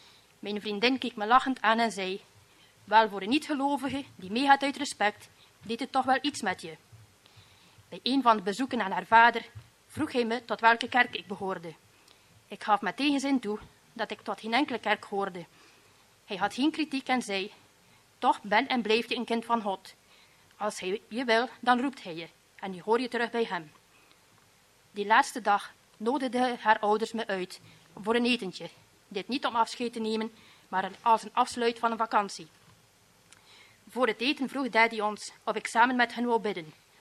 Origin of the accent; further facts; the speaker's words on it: Harelbeke, Flanders, Belgium; Ik ben opgegroeid in Harelbeke, in een katholiek gezin.